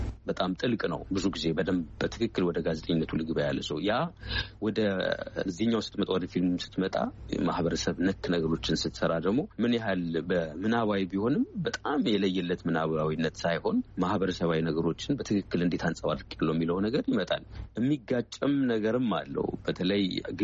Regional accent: Addis Ababa, Ethiopia; ውጭ ሀገር ብኖርም ያደኩት ትልቅ እስኮንድረስ ይኖርኩት ኢትዮጵያ ውስጥ ነው አዲስ አበባ ነው

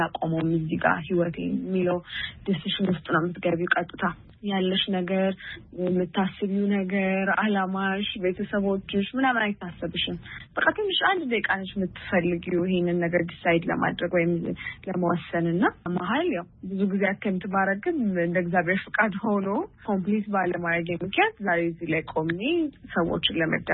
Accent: Addis Ababa, Ethiopia; ያደኩት እዚህ አዲስ አበባ ነው።

